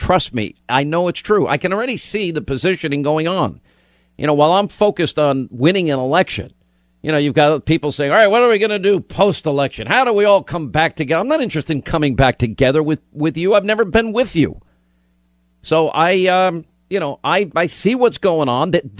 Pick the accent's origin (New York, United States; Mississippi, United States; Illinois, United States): New York, United States; Franklin Square; right next to my hometown where I grew up in Franklin Square.